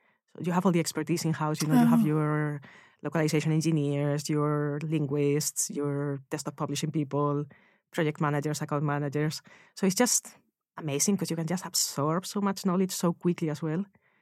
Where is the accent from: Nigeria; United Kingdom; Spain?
Spain; Madrid, Community of Madrid; I grew up in Madrid, so Madrid in the summer, if you've been there, it's like 40 degrees upwards.